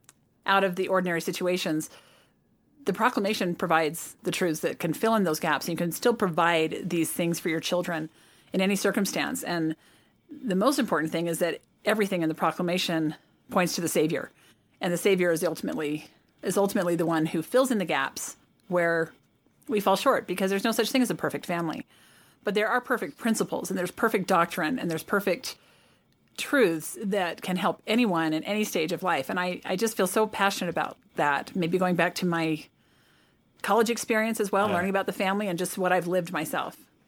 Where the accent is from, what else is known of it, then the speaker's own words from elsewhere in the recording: California, United States; I grew up in California and he was in Washington, D.C. area.